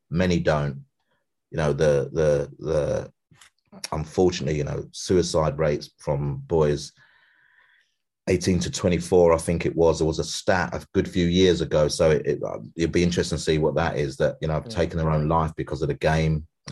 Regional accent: London, United Kingdom; because I'm from East London.

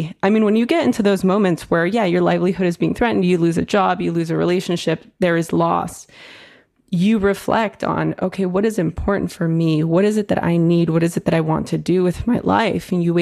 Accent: Los Angeles, California, United States; growing up in East LA, growing up in a gang-riddled environment

